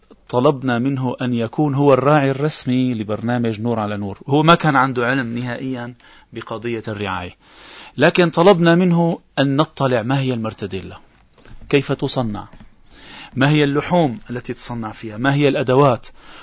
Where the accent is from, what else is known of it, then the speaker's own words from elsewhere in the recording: Syria; وهي معتمدة من قبل وزارة الاقتصاد ووزارة الزراعة عندنا في سوريا